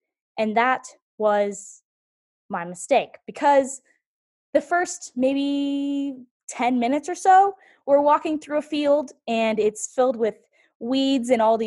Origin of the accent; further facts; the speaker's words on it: Colorado Springs, Colorado, United States; So the high school that I went to is a private high school in the town that I grew up in Colorado Springs.